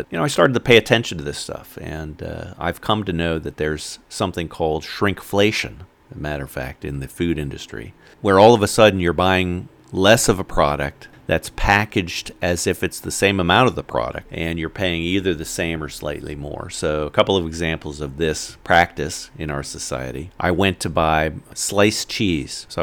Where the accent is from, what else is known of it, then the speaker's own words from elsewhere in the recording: North Carolina, United States; Actually, it is the state motto of the state of North Carolina, my home state.